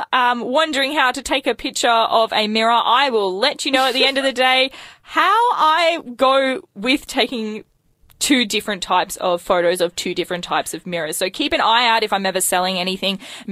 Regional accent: Kalgoorlie, Western Australia, Australia; now in Melbourne, Australia; I grew up in Kalgoorlie in Western Australia.

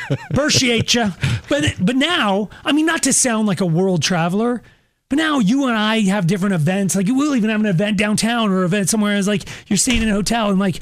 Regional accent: Longmont, Colorado, United States; Because again, I grew up in Longmont

